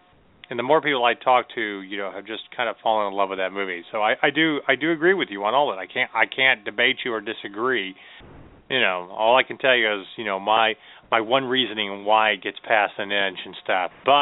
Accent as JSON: {"language": "English", "country": "Ireland", "said": "as an Irishman"}